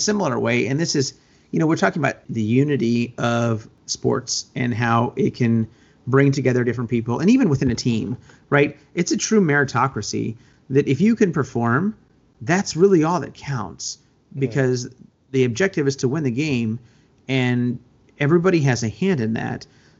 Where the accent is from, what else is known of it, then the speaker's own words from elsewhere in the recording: Arlington, Texas, United States; also born or lived in Fort Worth; I am from Arlington, and I went to Arlington High School